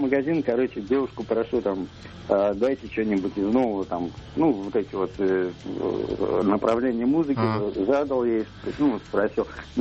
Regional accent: Moscow, Russia; Я вообще снова московский, сейчас в Москве.

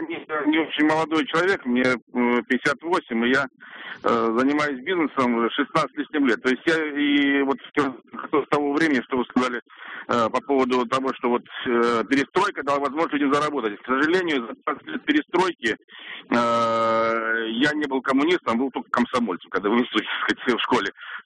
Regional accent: Moscow, Russia; я из Москвы.

